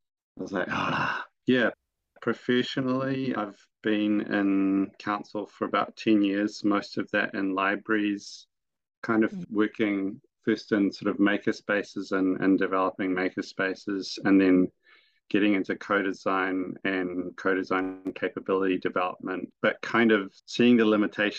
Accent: Auckland, New Zealand; I grew up in Cockle Bay, which is in eastern part of Tamaki Makaurau, Auckland, and that's named Te Tauranga Waka Manuatiri, which means the landing place of the waka, the canoe of Manuatiri.

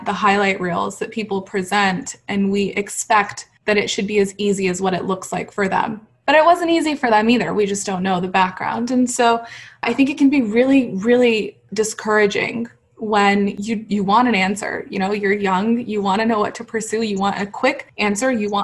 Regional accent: Dallas, Texas, United States; I am a brown girl who's born and raised in Dallas, Texas. Came up through UTD, went to law school at UChicago

